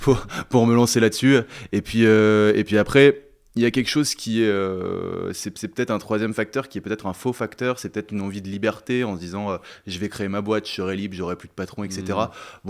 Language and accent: French; Lyon, Auvergne-Rhône-Alpes, France; now in Paris, France; Je suis lyonnais.